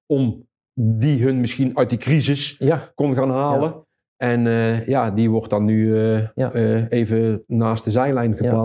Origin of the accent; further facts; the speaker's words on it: Breda, North Brabant, Netherlands; Ja, maar ik kom uit Breda